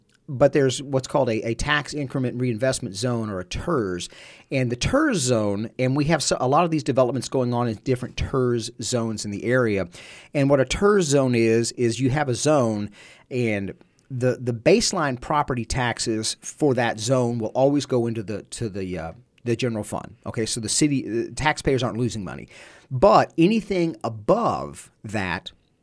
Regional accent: Abilene, Texas, United States; You know, Abilene is my town. It's my hometown.

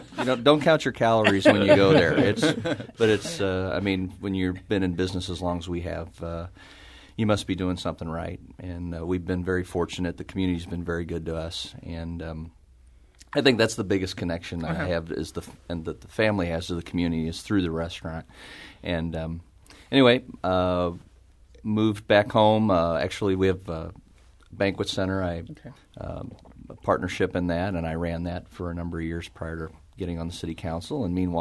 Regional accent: St. Charles, Missouri, United States; I was born and raised in St. Charles, and my wife and I met at Rockhurst University up in Kansas City.

